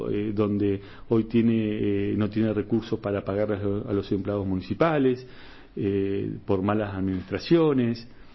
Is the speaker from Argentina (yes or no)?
yes; Río Turbio, Santa Cruz, Argentina; Bueno, yo vengo de Río Turbio